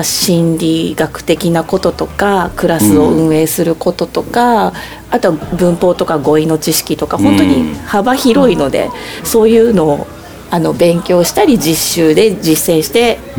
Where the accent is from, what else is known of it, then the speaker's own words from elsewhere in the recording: Izumo, Shimane, Japan; moved away as an adult; also born or lived in Osaka / Kyoto; 今から10年ぐらい前に地元で結婚することになったので、それで出雲に帰ってくることになって、